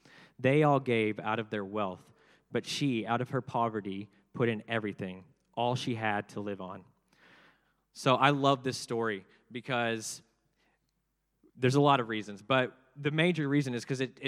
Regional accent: Houston, Texas, United States; accent: American English; I am not from England. I'm from Texas. So pardon my English. It's American English.

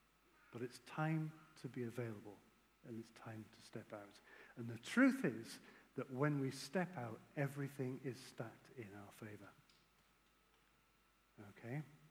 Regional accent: Haydon Bridge, North East England, United Kingdom; no, I'm a builder from Hayden Bridge.

